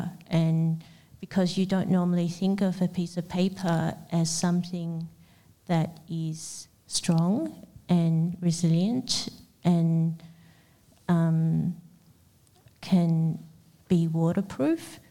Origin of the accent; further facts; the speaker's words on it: Hong Kong; English is a second language; I'm Chinese, so and I grew up in Hong Kong, so I grew up with the traditional characters